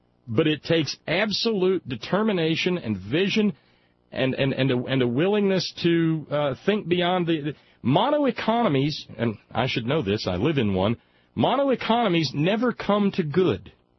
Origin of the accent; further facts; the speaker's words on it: Alabama, United States; one of the premier wagon factories in the South was in the town that I grew up in Alabama.